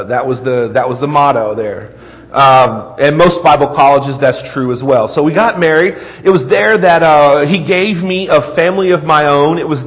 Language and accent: English; the South, United States; I grew up in the South, so us Pentecostals in the South, we haven't learned to be quiet yet or behave ourselves to some degree.